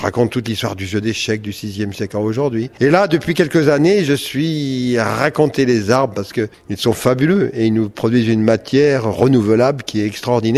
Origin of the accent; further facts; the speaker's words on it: Nantes, Pays de la Loire, France; je suis de Nantes.